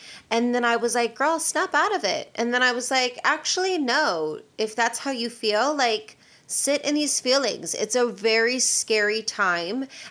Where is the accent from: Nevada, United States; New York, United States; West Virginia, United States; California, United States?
Nevada, United States; Las Vegas; I'm from Vegas, so I felt a little bit personally connected to what he was talking about.